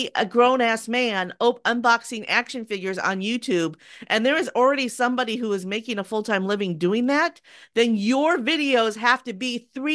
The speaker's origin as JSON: {"language": "English", "region": "California", "country": "United States", "said": "And so, I'm from California, he's from Michigan, He listened to Motown and I listened to British New Wave."}